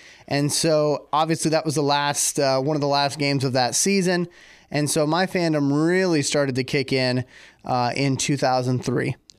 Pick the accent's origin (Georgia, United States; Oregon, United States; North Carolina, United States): Georgia, United States; now in Massena, United States; So I'm originally from Georgia, but right now I live in a little town called Messina, New York, which is pretty much southern Canada.